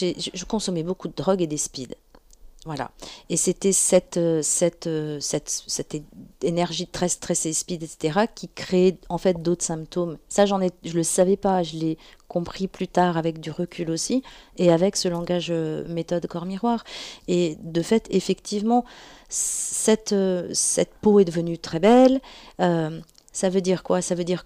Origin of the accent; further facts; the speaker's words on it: France; par rapport à notre culture occidentale en tant que Français